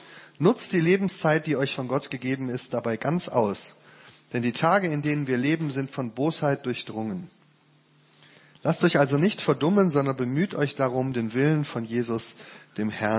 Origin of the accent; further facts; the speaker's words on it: Rhineland, Germany; Das ist für mich als Rheinländer übrigens sehr schön, dass das auch zusammenpasst.